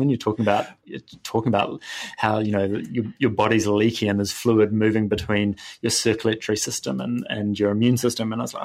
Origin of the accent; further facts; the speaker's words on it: South Island, New Zealand; No, actually, I grew up in the South Island on a farm.